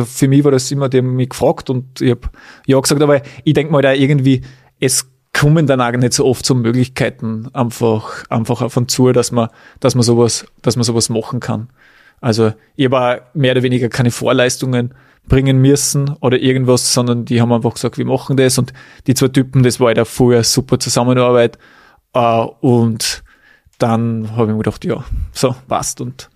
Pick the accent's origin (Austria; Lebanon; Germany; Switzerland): Austria; Weiz, Styria; Wir waren zum Beispiel in Weiz, in meiner Heimat